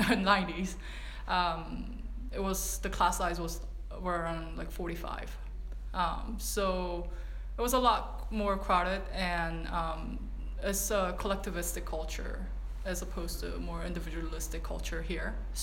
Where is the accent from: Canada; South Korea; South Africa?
South Korea; now in Philadelphia, United States; Yes, I was born in greater Philadelphia area, but I was raised in Korea, South Korea, and also lived in many other countries. But I spent my high school years here, and my family now lives in Philadelphia